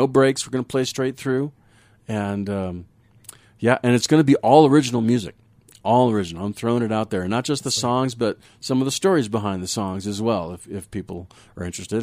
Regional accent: Austin, Texas, United States; I grew up in Austin. Yeah, cool. It's true. Yeah. Yeah. I'm, you know, an officially endorsed Texas Jew boy from … himself, you know?

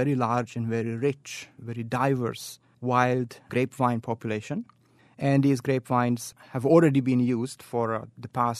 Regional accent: Hungary; now in United States; I am from Hungary originally.

